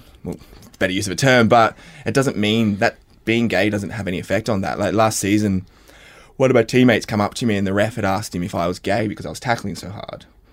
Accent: New South Wales, Australia; as a gay guy growing up outside of Sydney

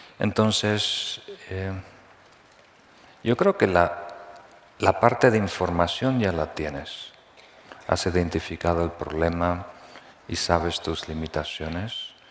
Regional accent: Uruguay; born there; also born or lived in Nepal; yo me nací en Uruguay, ¿verdad? Y ahí se come carne siempre, ¿verdad?

